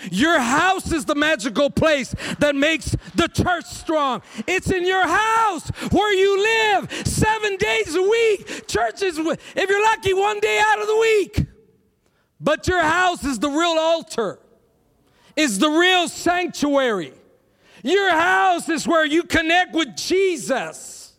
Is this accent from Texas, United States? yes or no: yes; Texas, United States; I grew up in Texas. Amen? I grew up in Texas. Soy Tejano 100%.